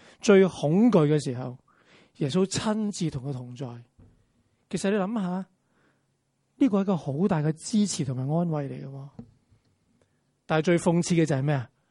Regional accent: China; 但我们中国人说日头不要讲人

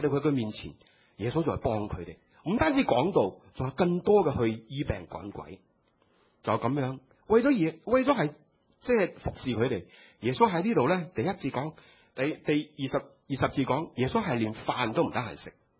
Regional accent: China; 尤其是我们中国人，是不是？你想想我们中国人见到面打招呼讲什么？

